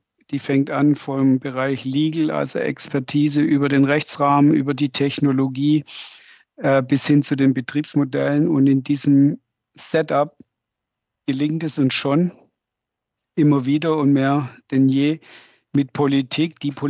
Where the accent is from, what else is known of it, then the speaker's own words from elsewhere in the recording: Baden-Württemberg, Germany; ich komme aus Baden-Württemberg, wie man hört, und wir sind ja ein vom Automobil geprägtes und gesegnetes Land.